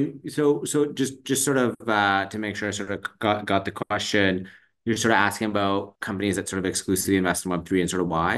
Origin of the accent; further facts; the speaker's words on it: Vancouver, British Columbia, Canada; I grew up in Vancouver, but my parents are actually refugees from East Africa.